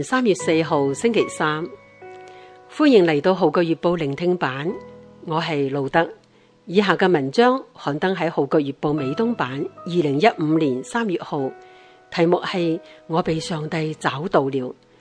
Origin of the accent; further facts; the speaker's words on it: northern China, China; 因为太太出生成长在南方的大城市，而我是来自北方的农村。